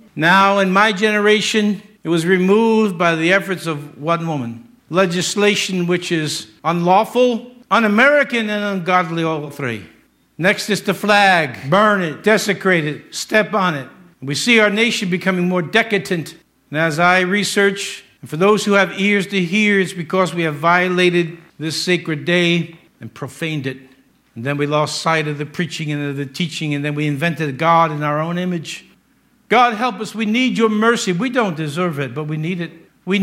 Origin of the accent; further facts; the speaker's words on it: Ireland; and I'm Irish, and I know he didn't do anything bad to the Italians.